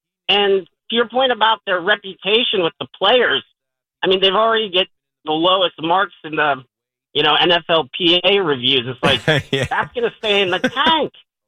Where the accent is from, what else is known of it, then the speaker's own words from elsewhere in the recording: Pittsburgh, Pennsylvania, United States; I'm from Pittsburgh originally